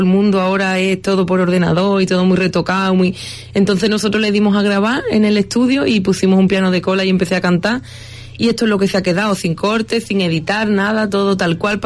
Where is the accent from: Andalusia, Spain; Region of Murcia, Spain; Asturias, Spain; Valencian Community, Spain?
Andalusia, Spain; Jerez de la Frontera; born there; Y como Jerez no tiene frontera y yo nací en Jerez